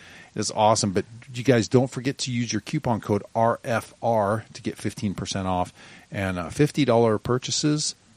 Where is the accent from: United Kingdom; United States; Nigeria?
United Kingdom; Scotland; I'm Scottish, but I'm not a Mason.